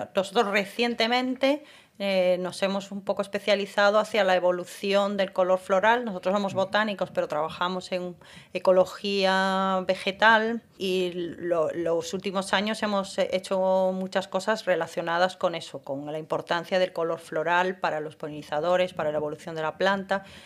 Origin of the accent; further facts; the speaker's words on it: Santiago de Compostela, Galicia, Spain; como se puede apreciar perfectamente en mi acento, no soy sevillana, yo soy gallega, nací y estudié en Santiago, en la Universidad de Santiago de Compostela